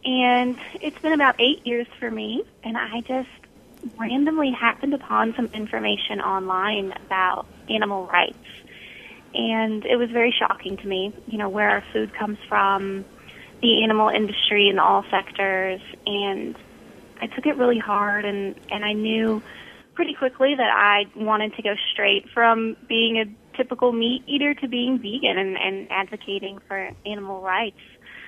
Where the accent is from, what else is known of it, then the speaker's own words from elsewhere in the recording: Kentucky, United States; I grew up in the South in Kentucky with a very Southern family.